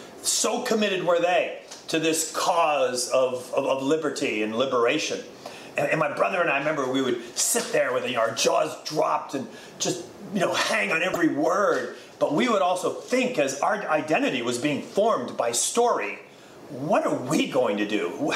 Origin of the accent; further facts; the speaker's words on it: United States; I'm an American, but I'm also, really, I grew up in a Lithuanian-speaking household with Lithuanian food and Lithuanian culture all around.